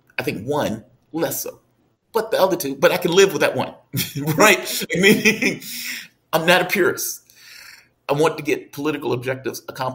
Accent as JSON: {"language": "English", "region": "the South", "country": "United States", "said": "Keep in mind, I'm from the South."}